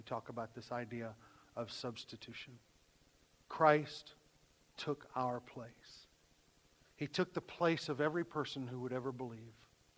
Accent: the South, United States; I'm from the South. I know that's a shock to y'all if you're a guest here today. I'm originally from the South, and no, I don't mean like Wichita.

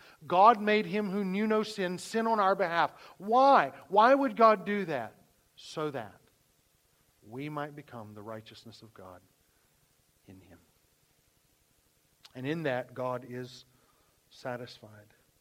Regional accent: the South, United States; I'm from the South. I know that's a shock to y'all if you're a guest here today. I'm originally from the South, and no, I don't mean like Wichita.

